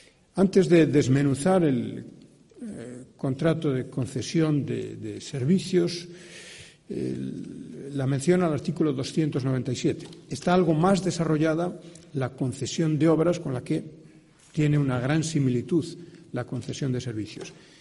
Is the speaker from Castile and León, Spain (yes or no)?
yes; Castile and León, Spain; Yo vengo de un municipio de Valladolid que creo que tiene una buena capacidad de gestión directa de algunos servicios.